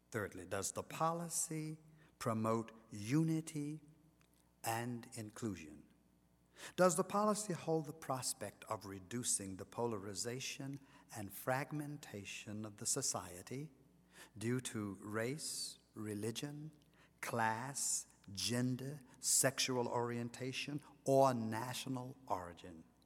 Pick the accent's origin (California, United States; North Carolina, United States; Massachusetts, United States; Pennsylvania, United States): North Carolina, United States; people have immediately discerned that I'm from North Carolina and been a Democrat all my life